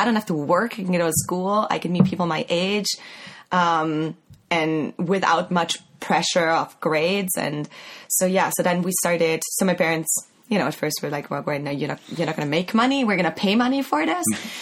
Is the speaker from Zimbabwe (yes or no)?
no; Austria; moved away as an adult; I mean, I grew up in Austria. I was there until I was 18 and finished school.